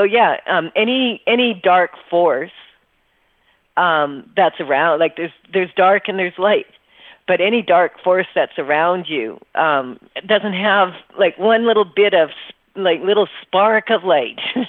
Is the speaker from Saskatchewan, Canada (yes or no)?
yes; Saskatchewan, Canada; I'm used to this because I'm from Saskatchewan, but when the snow starts piling up, those are the snowflakes.